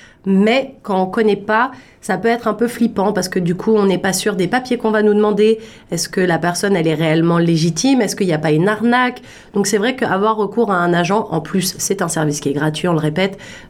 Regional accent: France; je viens de France, tout comme Marine.

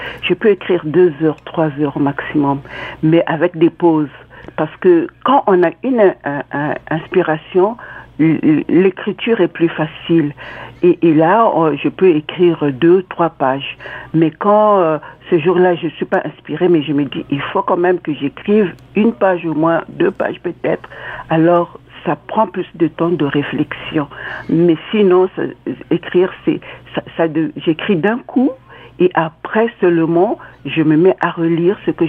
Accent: Republic of the Congo; au Congo-Brazzaville, parce que je viens du Congo-Brazzaville

